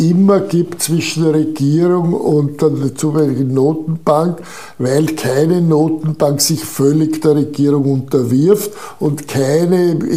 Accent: United States; Ich bin auch ein Amerikaner.

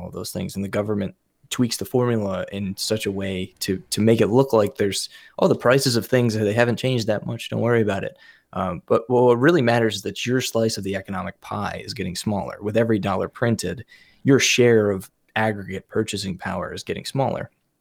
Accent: United States; And I talk about America because it's what I know, right? Because I'm American.

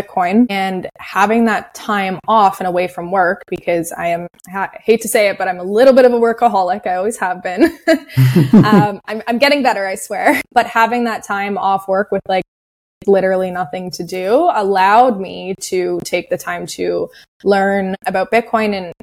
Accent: Toronto, Ontario, Canada; I'm originally from Canada. I grew up in the Toronto area.

